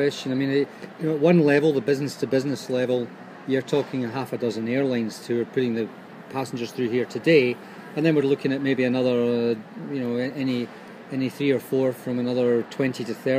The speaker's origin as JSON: {"language": "English", "town": "Troon", "region": "Scotland", "country": "United Kingdom", "moved": "yes", "lives_now": "Ireland", "said": "I'm Scottish indeed, from the west coast of Scotland, Troon in Ayrshire."}